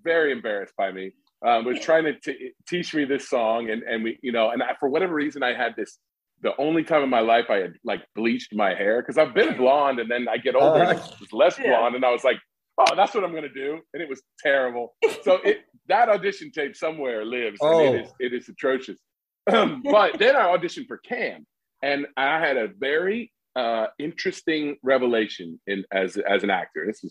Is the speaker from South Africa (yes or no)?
no; Indiana, United States; So it's funny because, you know, I grew up in Indiana, went to school at a place called DePaul University, which is in Greencast